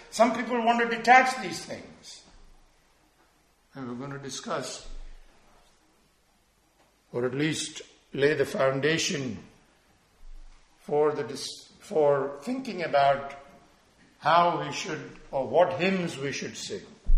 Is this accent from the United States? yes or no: no; India; not the kind that I grew up with in India